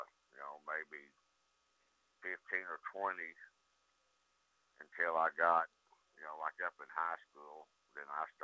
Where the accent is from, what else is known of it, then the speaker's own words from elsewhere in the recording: Gore, Oklahoma, United States; also born or lived in Exeter, California; Well, I was born in Exeter, California, but my parents moved back to Oklahoma where my mom was raised at when I was just little, like two or three or so.